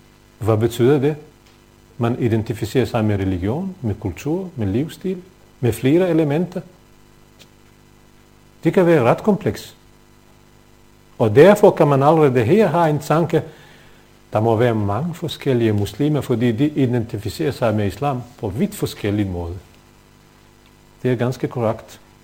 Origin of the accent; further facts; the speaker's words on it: Bosnia & Herzegovina; i Norge, Bosnien, som er mit oprindelsesland